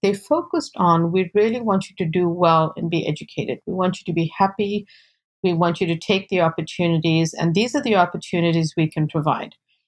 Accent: South Africa; one of the things people don't realize about growing up a person of color in South Africa is that growing up in South Africa in apartheid, there was only black and white.

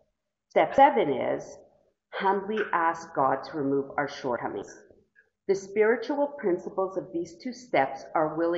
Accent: Montreal, Quebec, Canada; I'm a compulsive reader, and I'm from Montreal.

